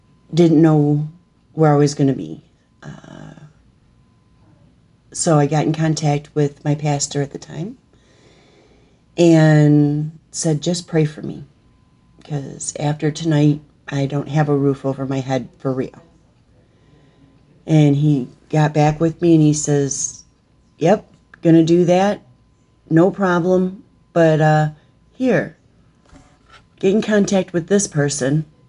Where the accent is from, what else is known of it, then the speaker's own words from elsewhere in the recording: Michigan, United States; I did. I was born and raised in Michigan, spent most of my life here.